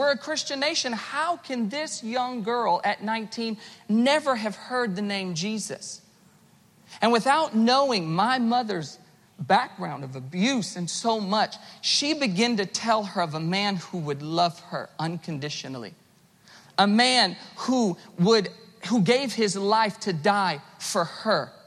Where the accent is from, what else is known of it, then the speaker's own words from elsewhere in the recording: the South, United States; I'm from the South, and down there, they whooped their children, okay?